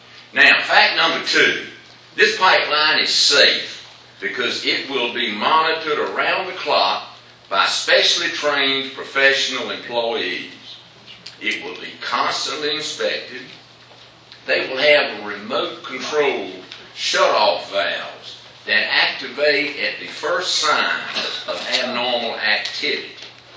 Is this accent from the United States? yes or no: yes; Rocky Mount, North Carolina, United States; I'm from Rocky Mount.